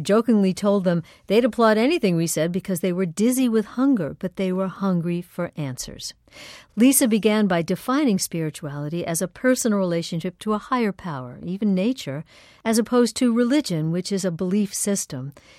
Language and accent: English; New York, United States; I'm from Long Island, but I was walking through this cornfield